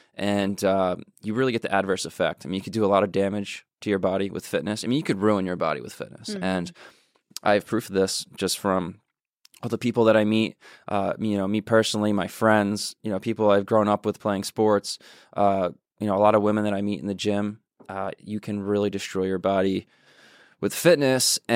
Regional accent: Hamilton, New Jersey, United States; Very small town called Hamilton, New Jersey. It's the blueberry capital of the world.

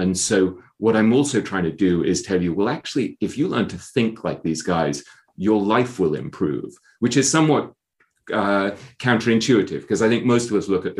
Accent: England, United Kingdom; also born or lived in Hong Kong / New York, United States; Well, I grew up in England.

